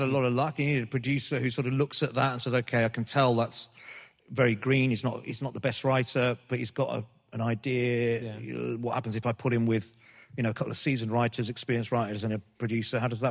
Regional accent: Birmingham, West Midlands, United Kingdom; I think it's that thing of sort of, you know, being being British Asian or being a Brummie, sort of, you know, you feel like you're away from, you're not part of anything, you're not part of London

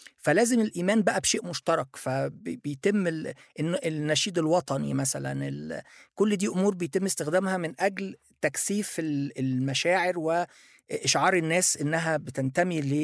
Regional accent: Egypt; also born or lived in Japan; وده أنا عشت في اليابان فترة طويلة، لقيته في اليابان، في أمريكا موجود، أنا مصري موجود في مصر طبعا.

